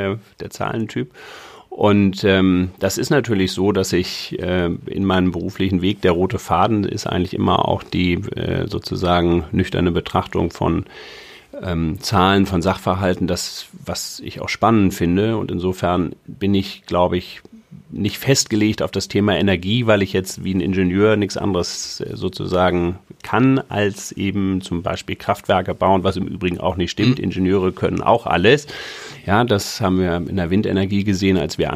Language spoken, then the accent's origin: German; Hamburg, Germany; Ich bin Hamburger.